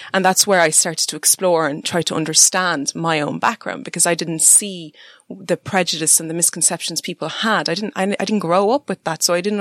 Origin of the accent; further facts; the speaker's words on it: Ireland; I was born and raised in Ireland. And so I grew up in kind of a mixed culture.